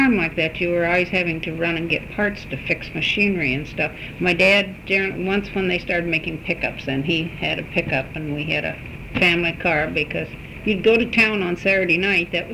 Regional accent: Marengo, Iowa, United States; moved away; street here is named after my hometown in Iowa

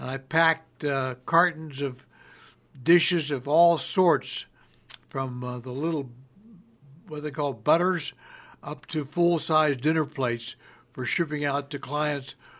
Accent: Ravenswood, West Virginia, United States; And going to my childhood now in Ravenswood, West Virginia, I grew up in a small community

